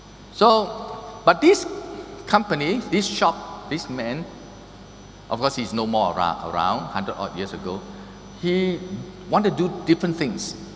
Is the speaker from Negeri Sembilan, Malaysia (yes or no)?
no; Ipoh, Perak, Malaysia; I come from Ipoh. I grew up there.